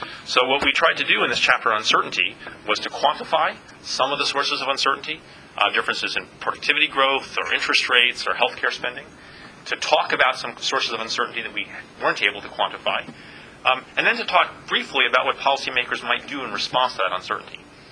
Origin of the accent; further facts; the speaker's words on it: Poughkeepsie, New York, United States; I grew up in Poughkeepsie, New York. I have very fond feelings for Poughkeepsie.